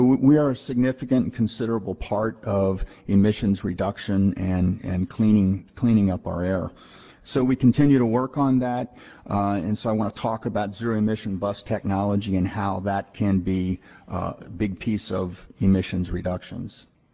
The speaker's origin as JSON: {"language": "English", "region": "Midwest", "country": "United States", "said": "I came from the Midwest"}